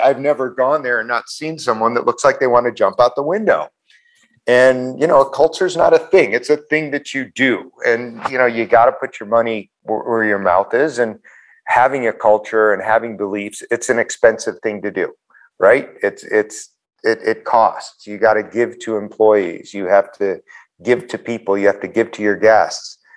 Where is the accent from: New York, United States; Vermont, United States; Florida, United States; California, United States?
New York, United States; Buffalo; And Buffalo is a huge sports town, obviously, right?